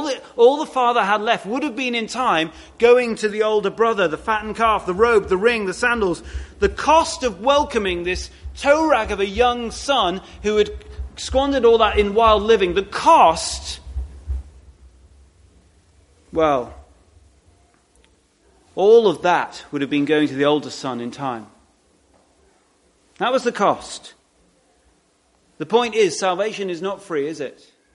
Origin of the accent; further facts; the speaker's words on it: United Kingdom; We all acknowledge that, of God's initiating love in our heart, in our lives. It is humbling, isn't it? But at the same time, we all, again, we're British, so we're not smiling much